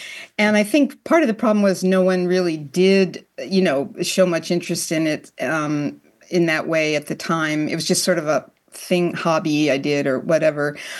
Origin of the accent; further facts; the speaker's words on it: Washington, District of Columbia, United States; I grew up in the Washington, D.C. area and had parents who loved to travel.